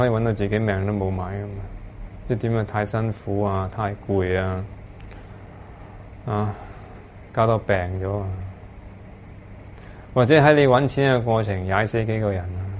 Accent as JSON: {"language": "Cantonese", "country": "China", "said": "咁当然我哋中国人咧，就啲钱咧就揽住到死嗰阵时候咧"}